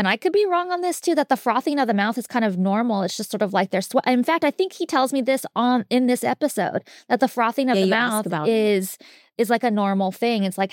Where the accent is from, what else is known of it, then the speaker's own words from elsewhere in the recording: Lodi, United States; when I was younger, we grew up in town in Lodi, like till I was 9. And then we moved out to the country with my stepdad